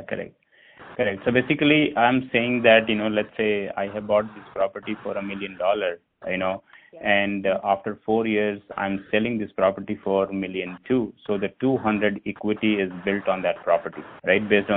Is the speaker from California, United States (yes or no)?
no; Chicago, Illinois, United States; I'm from Chicago.